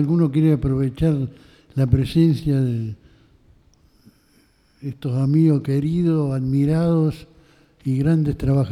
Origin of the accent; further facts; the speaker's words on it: Rosario, Santa Fe, Argentina; como rosarino creía que tenía que valorizar las situaciones que se daban en esta ciudad